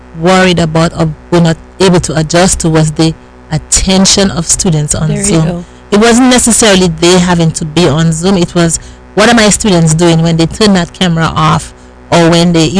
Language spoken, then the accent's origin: English; Dominica; also born or lived in United States Virgin Islands; now in Brevard County, United States; so in Dominica, my home country, in the Virgin Islands, St. Thomas, United States Virgin Islands